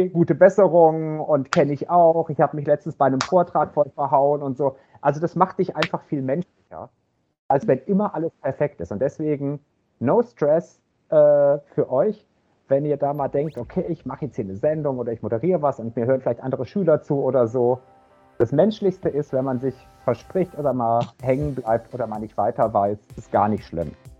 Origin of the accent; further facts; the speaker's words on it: Stuttgart, Baden-Württemberg, Germany; accent: Swabian; Ich bin ja aus Stuttgart und in Stuttgart spricht man ja ein fürchterliches Schwäbisch normalerweise. Und ich habe in eurem Alter habe ich auch ein bisschen anders gesprochen, nämlich auch Schwäbisch